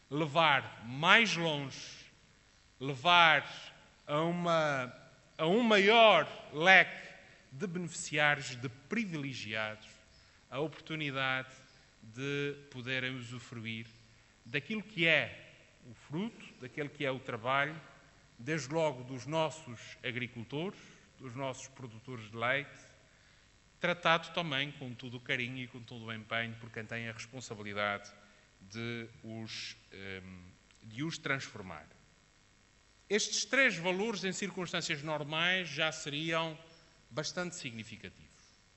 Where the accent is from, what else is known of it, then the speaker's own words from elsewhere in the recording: Azores, Portugal; Nós somos açorianos privilegiados por vivermos na terra que vivemos.